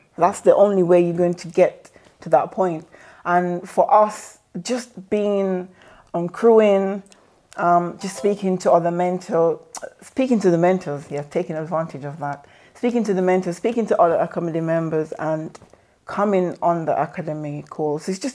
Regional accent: Jamaica; I mean, we grew up in Jamaica. My mom was a single mom.

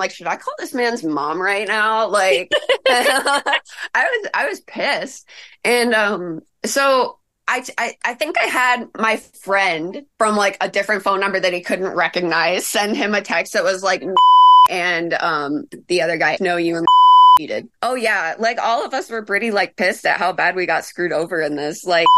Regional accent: Midwest, United States; And because I'm from the Midwest and all these city girls are wearing like tube tops and crop tops.

